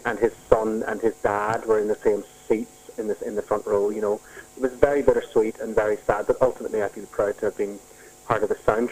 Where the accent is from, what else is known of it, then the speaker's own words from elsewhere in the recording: Belfast, Northern Ireland, United Kingdom; I was born in Belfast and then grew up in the middle of all of the worst times in history.